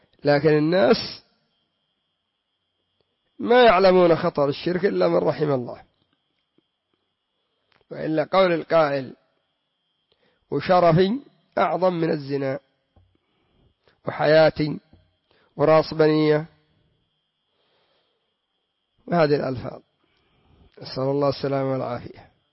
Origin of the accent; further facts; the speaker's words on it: Yemen; وعندنا في اليمن يقول: أنا عند الله وعندك.